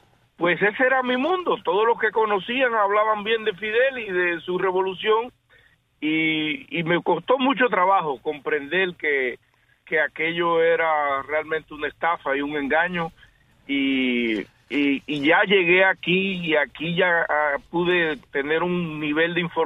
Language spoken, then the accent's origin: Spanish; Guantánamo, Cuba; born there; yo nací en un monte, en un campo de Guantánamo que ni los guantanameros lo conocen.